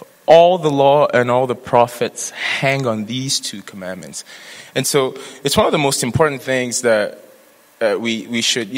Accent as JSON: {"language": "English", "country": "Nigeria", "tie": "born or raised there", "said": "I was raised Anglican back in Nigeria, and on the Saturday nights, the ladies in the church, the guys were also split into four groups."}